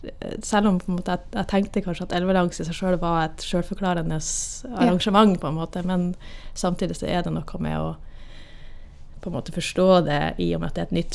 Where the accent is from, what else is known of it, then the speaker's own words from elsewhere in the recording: Dønna, Nordland, Norway; also born or lived in Oslo; now in Kongsberg, Norway; Jeg er jo egentlig fra Helgeland på Dønna på Helgeland. Men jeg har bodd mange år i Oslo.